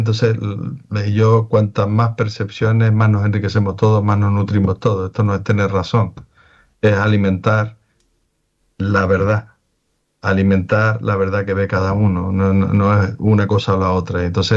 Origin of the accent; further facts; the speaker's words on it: Venezuela; Yo también soy venezolano y también lo oí un montón de veces. Lo que pasa es que, bueno, soy de padres canarios.